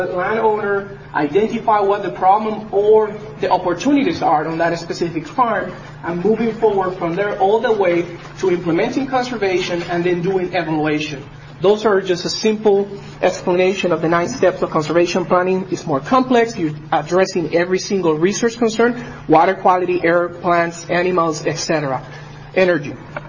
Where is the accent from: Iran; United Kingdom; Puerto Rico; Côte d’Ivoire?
Puerto Rico; now in Washington, United States; I am original from Puerto Rico.